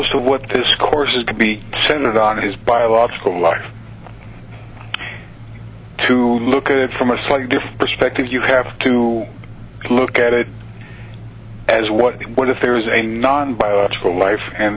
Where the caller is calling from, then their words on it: Wyoming, United States; from Wyoming.